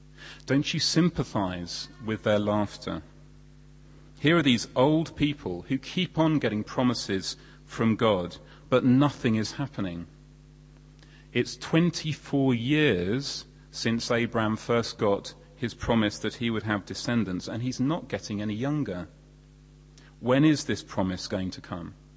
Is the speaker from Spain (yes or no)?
no; Lautoka, Western Division, Fiji; born there; also born or lived in Loma Loma; Where I was born in Fiji, young children are given names that describe where they were born and something about them now.